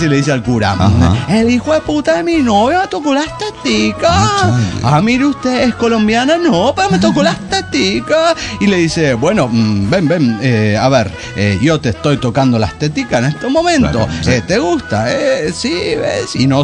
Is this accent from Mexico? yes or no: no; Arica, Arica y Parinacota, Chile; de Arica, Chile.